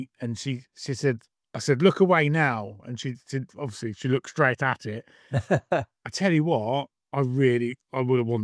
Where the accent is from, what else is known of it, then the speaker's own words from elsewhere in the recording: United Kingdom; I mean, you can tell we're British.